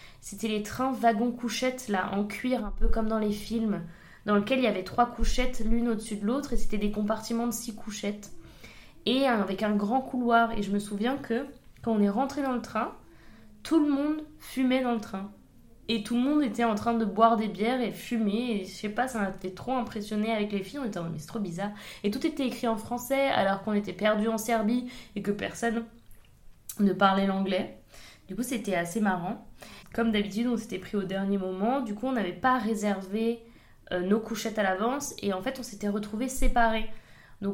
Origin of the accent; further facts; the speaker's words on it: Paris, Île-de-France, France; now in Brussels, Belgium; j'ai 25 ans et je suis franco-colombienne. Là, j'habite à Bruxelles depuis 3 ans. Et sinon, je viens de Paris. J'ai fait toute ma scolarité dans un système espagnol à Paris.